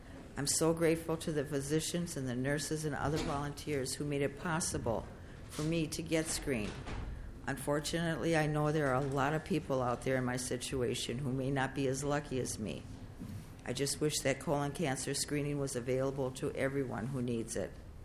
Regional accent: Minnesota, United States; I grew up in Minnesota and currently live in Little Canada.

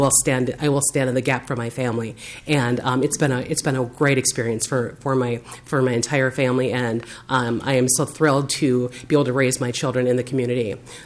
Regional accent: Minnesota, United States; extremely different than they were where I grew up on the North Shore.

